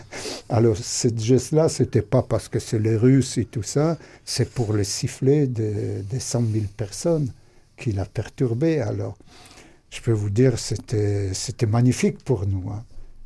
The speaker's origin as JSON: {"language": "French", "town": "Warsaw", "region": "Masovian Voivodeship", "country": "Poland", "tie": "born or raised there", "second_language": "French", "lives_now": "France", "said": "quand j'étais jeune, j'habitais à Varsovie"}